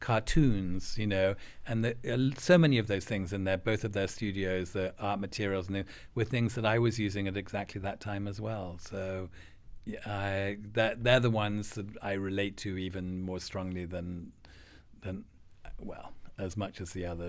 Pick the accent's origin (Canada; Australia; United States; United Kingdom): United Kingdom; England; I was very social growing up in England